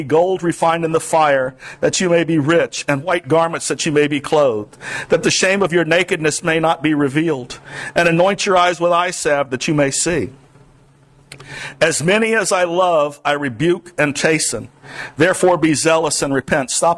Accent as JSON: {"language": "English", "town": "Hollywood", "region": "Florida", "country": "United States", "tie": "born or raised there", "moved": "as an adult", "said": "for me to start school, we moved into Hollywood, Florida, down between Miami and Fort Lauderdale. I'm from the South, y'all. But I've been up here 25 years"}